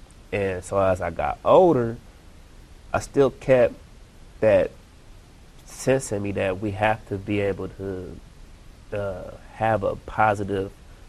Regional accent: Sacramento, California, United States; also born or lived in Fresno; I was born here in Fresno, California, and I grew up in Sacramento

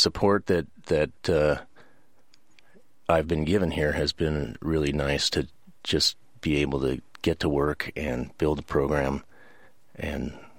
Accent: California, United States; a community that I grew up in the East Bay.

